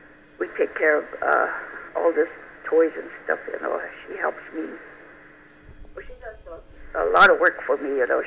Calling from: Pine Ridge, South Dakota, United States; I'm calling from Pine Ridge, mostly Oglala area.

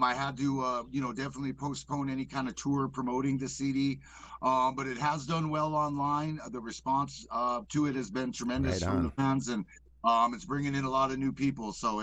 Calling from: Oregon, United States; I'm calling in from my property down here in Southern Oregon, beautiful Southern Oregon

